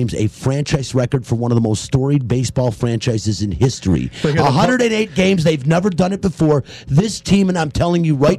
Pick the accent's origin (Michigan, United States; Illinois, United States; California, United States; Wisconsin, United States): Michigan, United States; Detroit; But the Brew Crew growing up. I'm from Detroit